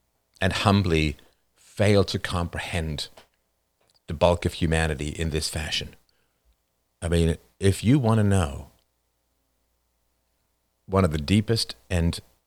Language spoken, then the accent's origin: English; United Kingdom; It's like, it means I'm British and I know how to have a good time.